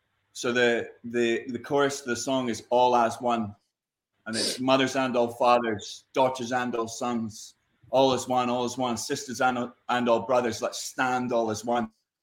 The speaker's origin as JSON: {"language": "English", "region": "Scotland", "country": "United Kingdom", "said": "It's like, as a Scot, I've been there many times listening to singing … being together"}